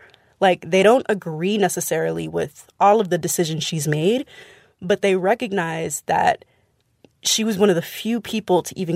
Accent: San Francisco, California, United States; I'm from San Francisco. I know folks who've, you know, been in the system

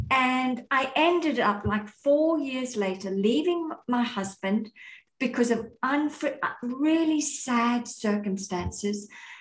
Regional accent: South Africa; also born or lived in Australia; now in United States; I'm originally from South Africa. I have lived most of my life in Australia. And now I'm in the US

